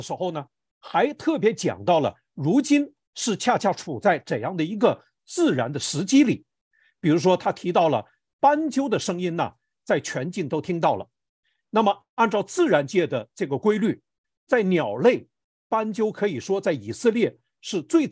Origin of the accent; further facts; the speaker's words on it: China; 作为我们中国人，自从在那个大年初一过我们中国人的新年开始，其实呢，春天就已经来到了。